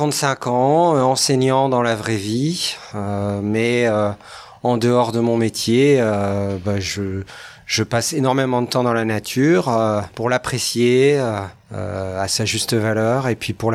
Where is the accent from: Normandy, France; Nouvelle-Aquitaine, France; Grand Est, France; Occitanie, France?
Grand Est, France; il y a eu quelques livres sur le massif vosgien, ma terre natale